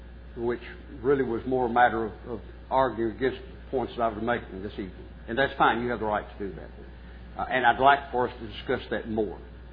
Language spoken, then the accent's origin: English; Arkansas, United States; also born or lived in Texas; I'm a son of the South. I was born in Texas, grew up in Arkansas, okay?